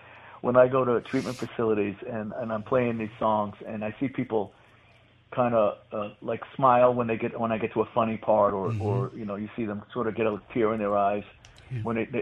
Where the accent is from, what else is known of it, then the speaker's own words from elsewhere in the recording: The Bronx, New York, United States; I mean, I grew up in the Bronx, so that just makes me a talker right from the get go.